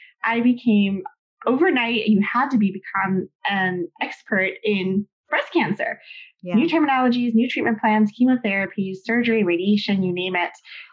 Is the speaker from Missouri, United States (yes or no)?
no; Boston, Massachusetts, United States; we're both from Boston and we can just Google